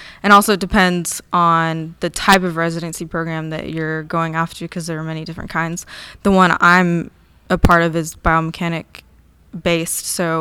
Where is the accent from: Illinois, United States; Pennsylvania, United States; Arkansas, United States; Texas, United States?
Texas, United States; Houston; also born or lived in Wyoming; I was pretty much raised in Houston, but I was born in another state, Wyoming.